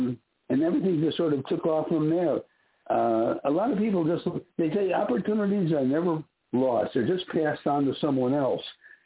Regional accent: Chicago, Illinois, United States; I was this kid from Chicago, and, you know, how was I going to get in the business?

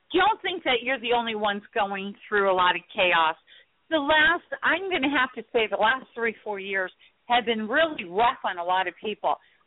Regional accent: Oak Park, Illinois, United States; born there; Yeah, I was born in Oak Park.

